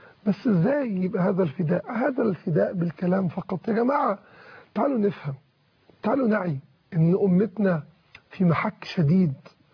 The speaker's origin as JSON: {"language": "Arabic", "country": "Egypt", "said": "وعندنا في مصر 19 جامعة"}